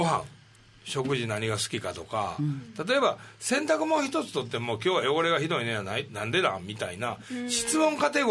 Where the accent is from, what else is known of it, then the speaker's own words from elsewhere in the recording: Osaka, Japan; それこそ僕はまあ大阪人なので思ったこと